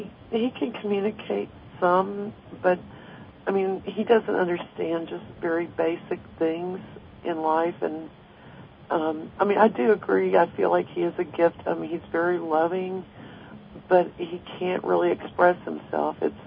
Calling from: Dallas, Texas, United States; I'm in Dallas.

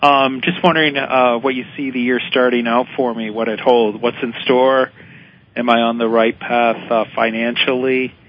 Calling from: Florida, United States; I'm calling from Florida.

